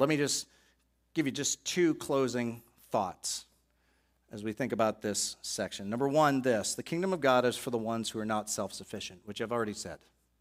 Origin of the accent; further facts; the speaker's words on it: New England, United States; I'm from New England. We don't leap for joy, you know.